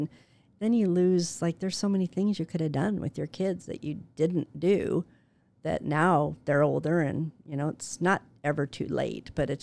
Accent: Glendora, California, United States; I had a great upbringing, but I grew up in Glendora, California, little tiny towns, probably a little bit same size as Laverne.

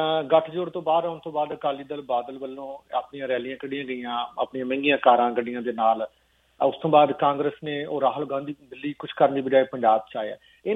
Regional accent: Punjab, India; now in Canada; ਮੇਰਾ ਪਿੰਡ ਅਜੇ ਸ਼ੀਨਾ ਕਰਮ ਸਿੰਘ ਆ ਆਪਣਾ ਅੰਮ੍ਰਿਤਸਰ ਡਿਸਟ੍ਰਿਕਟ ਦੇ ਵਿੱਚ, ਮੇਰਾ ਪਰਿਵਾਰ ਉੱਥੇ ਅਜੇ ਵੀ ਵਾਹੀ ਕਰਦਾ, ਤੇ ਮੈਂ ਖੁਦ ਖੇਤੀ ਨਾਲ ਜੁੜਿਆ

